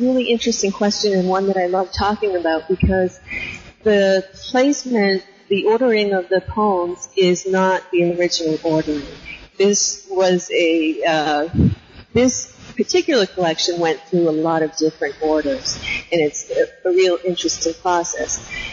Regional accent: New Bedford, Massachusetts, United States; I grew up in Massachusetts on the coast in New Bedford, Mass., which is a very interesting place.

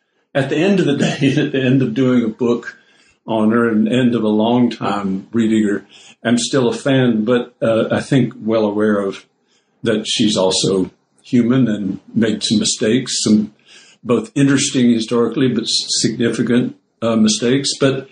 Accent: the South, United States; born there; I was born in the South, and in the era of the civil rights movement, that is, I came of age.

